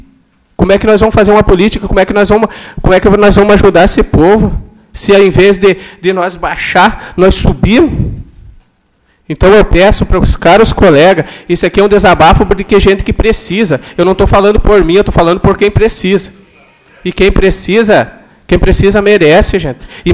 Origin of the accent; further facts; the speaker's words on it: São Miguel, Brazil; plantou lá na minha terra, lá em São Miguel